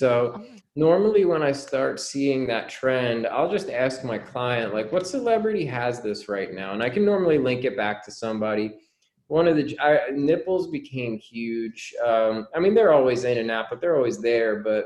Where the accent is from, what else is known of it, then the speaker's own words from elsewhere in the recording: New Jersey, United States; when I was in third grade, I grew up in New Jersey. All my friends were Italian.